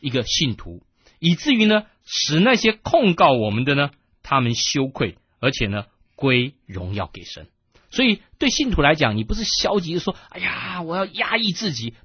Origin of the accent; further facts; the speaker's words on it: China; 好比说我们是属于中国政府所管理的，我们是中国人